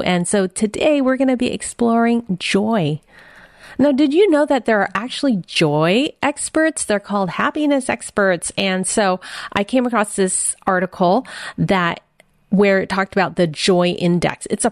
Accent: San Francisco, California, United States; born there; And my mother was a mail order bride. I was born in San Francisco, Chinatown.

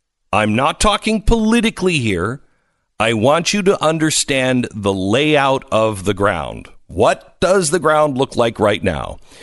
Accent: Seattle, Washington, United States; and how, you know, I'm from Seattle, so back off.

